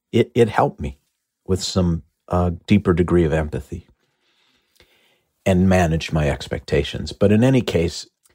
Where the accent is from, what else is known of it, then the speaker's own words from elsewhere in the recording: Minneapolis, Minnesota, United States; Because I grew up in Minneapolis and going to Chicago was like going to Paris, you know?